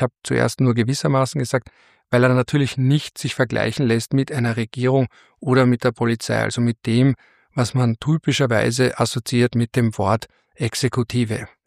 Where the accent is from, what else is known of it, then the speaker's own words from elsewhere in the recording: Vienna, Austria; Und umso schöner als Wiener ist es, dass diese beiden wichtigen Verträge aufgrund ihres Geburtsorts Wien im Namen haben.